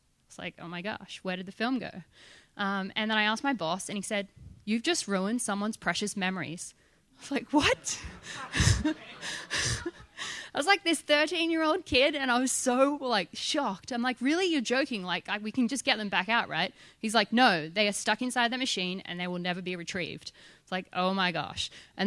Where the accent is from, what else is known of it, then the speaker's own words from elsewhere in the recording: Australia; now in San Francisco, United States; And I'm Australian. I live in San Francisco.